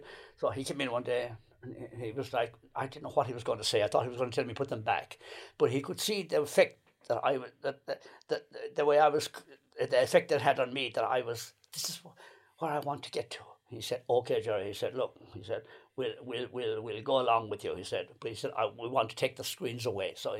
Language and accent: English; County Clare, Ireland; because I was always felt, well, look, I'm Irish, I'm from Clare, you know, I'm Irish.